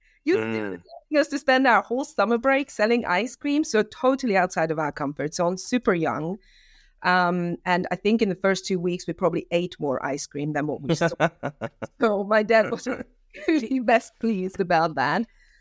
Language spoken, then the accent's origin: English; Hungary; English is a second language; now in United Kingdom; I'm from Hungary, as you can hear from the accent, but I've been working in the UK for the past 20 years.